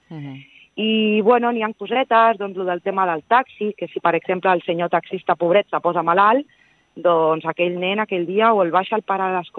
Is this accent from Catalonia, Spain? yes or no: yes; Calella, Catalonia, Spain; som un barri més, som gent de Calella, doncs que hi treballem a Calella, que hi vivim, que fem vida a Calella